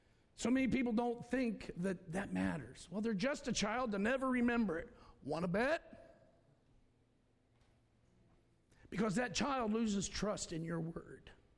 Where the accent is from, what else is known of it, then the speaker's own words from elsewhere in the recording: West Virginia, United States; I said, I'm from West Virginia. And nobody in my family was dumb enough to marry a cousin.